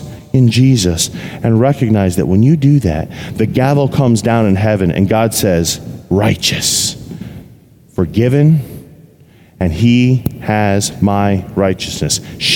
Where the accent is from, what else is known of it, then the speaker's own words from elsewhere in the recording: Vermont, United States; I grew up in Vermont. In 1973, the state of Vermont passed a bottle redemption law.